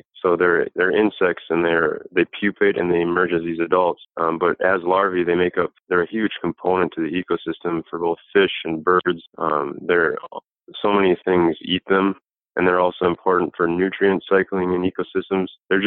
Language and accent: English; Minnesota, United States; even though I had a lot of experience with mosquitoes growing up in Minnesota.